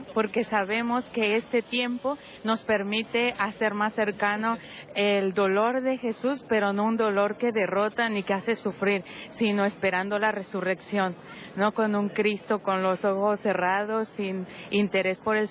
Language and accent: Spanish; Mexico; now in Rome, Italy; Soy de la congregación religiosa de San José de Gerona, vivo ahora en Roma, yo soy mexicana.